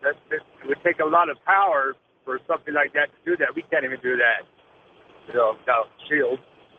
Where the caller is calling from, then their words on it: New Mexico, United States; I'm calling from New Mexico.